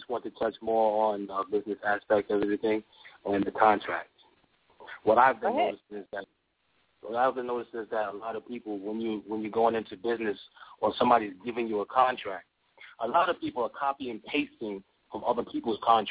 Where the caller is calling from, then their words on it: Charlotte, North Carolina, United States; I'm from Charlotte, North Carolina.